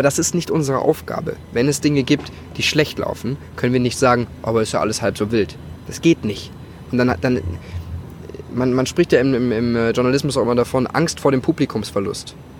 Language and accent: German; Hamburg, Germany; Ich bin ja, aus Hamburg.